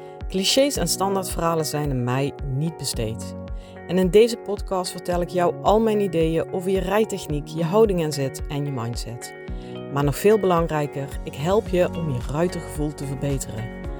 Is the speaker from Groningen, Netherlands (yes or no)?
no; North Holland, Netherlands; ik kom uit West-Friesland. Dus bij OWF Venhuizen.